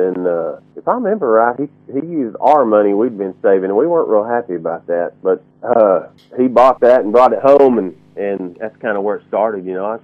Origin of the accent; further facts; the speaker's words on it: Alanreed, Texas, United States; moved away as an adult; The big city of Allen Reed. Lived there until I was about 25.